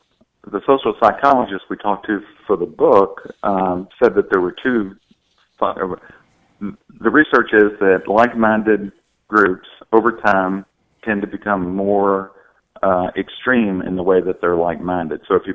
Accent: Louisville, Kentucky, United States; I grew up in Louisville, Kentucky, and, you know, there are two Episcopal churches there that were about the same when I grew up

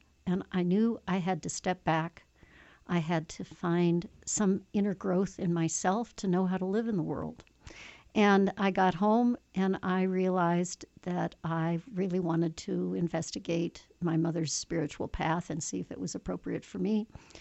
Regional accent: Aspen, Colorado, United States; I had that as a little child growing up in Aspen in my early childhood when there were only 800 people and nature was everywhere around us.

